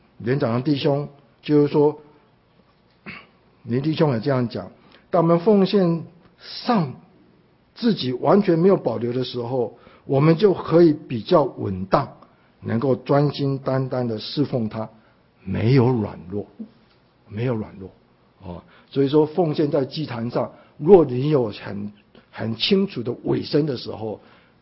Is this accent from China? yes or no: no; Taiwan; moved away as an adult; now in United States; 我在台湾的时候成长，不认识神，来到美国是要找学位好工作